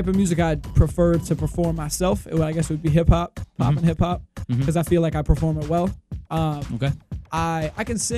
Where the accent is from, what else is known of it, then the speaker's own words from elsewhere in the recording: Utica, New York, United States; I'm originally from upstate New York, the Utica area.